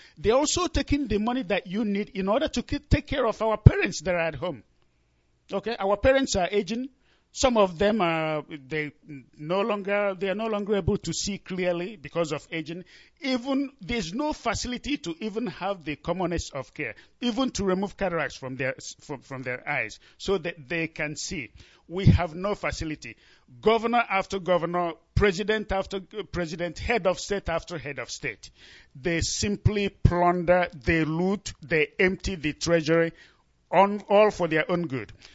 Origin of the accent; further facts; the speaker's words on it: Nnewi, Anambra, Nigeria; I'm from Nnewi, and Nnewi is in the heartland of Biafra, of course.